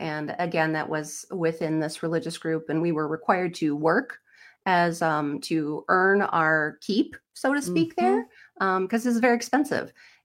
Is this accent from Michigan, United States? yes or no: no; Tomah, Wisconsin, United States; A little central-ish Wisconsin. Okay. I grew up in the Tomah, Sparta area.